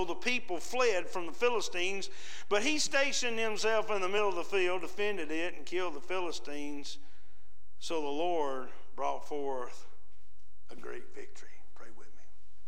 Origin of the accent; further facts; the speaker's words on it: Alabama, United States; born there; I was born in Alabama.